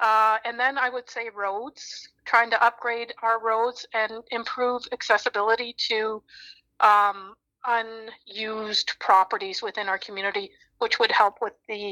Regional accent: Daajing Giids, British Columbia, Canada; I was born and raised in Queen Charlotte, and we recently changed our name to Dajin Geeds, but I have not moved locations.

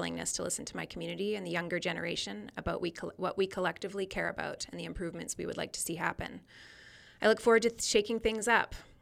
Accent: Nelson, British Columbia, Canada; also born or lived in Vancouver / Victoria / Montreal; I was born and raised in Nelson. I just moved back 2 years ago from living for almost 15 years on the coast, Vancouver and Victoria. I also went to school in Montreal. And I got back to Nelson

